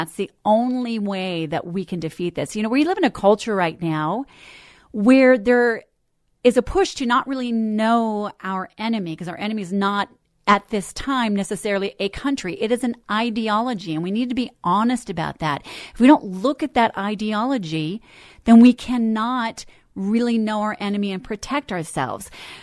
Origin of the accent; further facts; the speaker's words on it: Colorado, United States; I grew up in Colorado on Lowry Air Force Base, the lap of liberty.